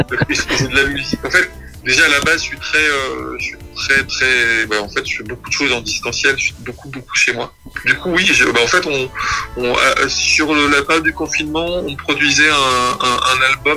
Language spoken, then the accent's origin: French; New Caledonia; Je venais de Nouvelle-Calédonie.